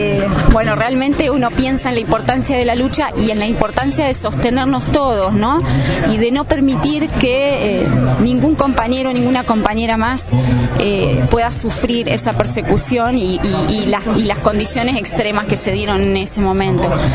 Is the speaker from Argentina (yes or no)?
yes; Argentina; nos une hoy en la plaza y nos une como pueblo argentino